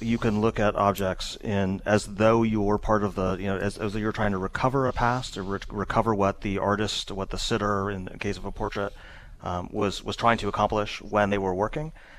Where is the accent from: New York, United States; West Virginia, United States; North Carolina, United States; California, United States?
California, United States; I'm a Californian, and I used to worry a lot about earthquakes, but I don't have to do that anymore.